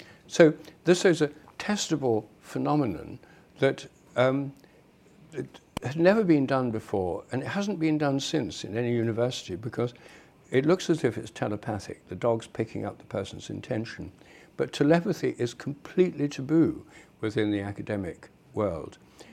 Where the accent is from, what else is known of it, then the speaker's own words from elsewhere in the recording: Newark-on-Trent, East Midlands, United Kingdom; That was a neighbour of mine in my hometown, Newark-on-Trent, in Nottinghamshire.